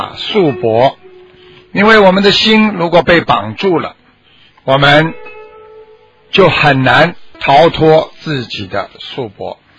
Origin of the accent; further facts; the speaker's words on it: China; 我们中国人说啊，讲孝道，讲礼节